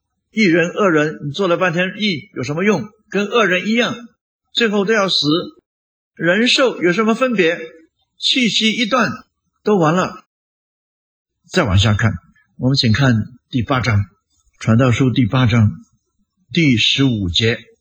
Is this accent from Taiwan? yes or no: no; northern China, China; 中国还有另外一句话，是我们北方乡下一句话